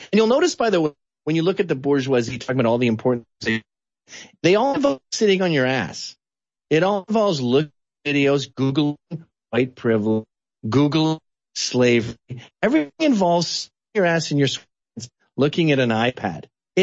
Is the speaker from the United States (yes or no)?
no; Canada; I'm a Canadian and we're not litigious by nature